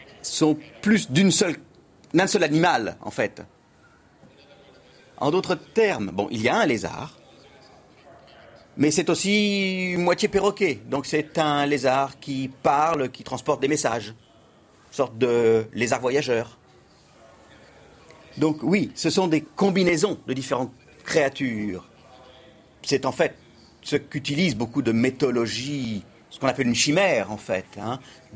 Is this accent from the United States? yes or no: yes; United States; Oui, puisque je viens des États-Unis